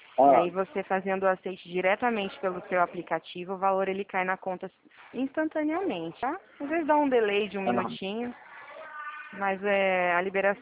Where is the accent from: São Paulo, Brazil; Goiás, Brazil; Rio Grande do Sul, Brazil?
São Paulo, Brazil; a gente é do interior de São Paulo, né?